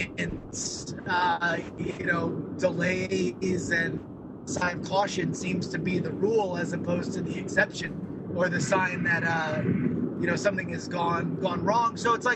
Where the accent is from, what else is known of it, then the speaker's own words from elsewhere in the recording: Florida, United States; I've never seen, despite growing up in Florida, I've never seen a launch of any kind.